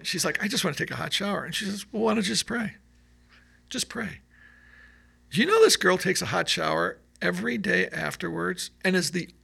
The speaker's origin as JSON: {"language": "English", "region": "New York", "country": "United States", "said": "And I'm from New York, but you know, I'm not really thinking much of it."}